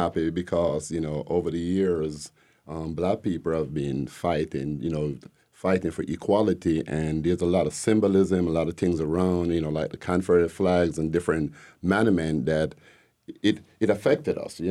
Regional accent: Jamaica; now in Decatur, United States; You could tell originally I'm not from here. I'm from Jamaica.

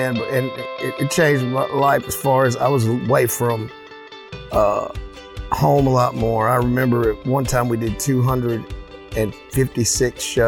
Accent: Warner Robins, Georgia, United States; I'm in a band called … I'm from Warner Robins, Georgia.

